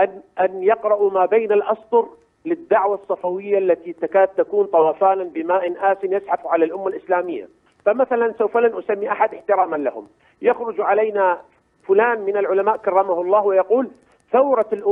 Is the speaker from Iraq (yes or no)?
yes; Iraq; وأنا من العراق وسوف أروي لك رواية أسألك بها هذا السؤال